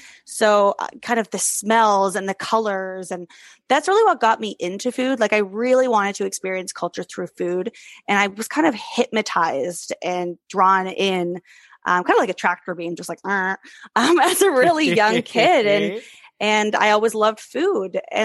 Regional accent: Germany; also born or lived in Europe; I grew up in Europe, spent a lot of time as a kid in Europe. So my kind of food landscape was very vast and very close by. I grew up in Germany.

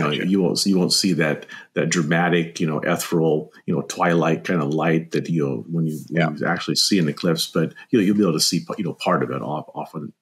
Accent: Oregon, United States; 2017, you know, I grew up in Oregon.

